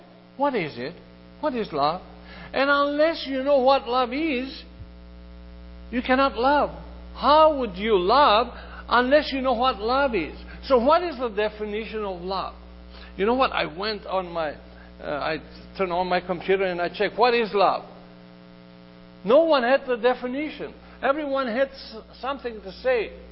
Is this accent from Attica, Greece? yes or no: yes; Athens, Attica, Greece; While I was growing up in Athens, Greece, I would almost hear daily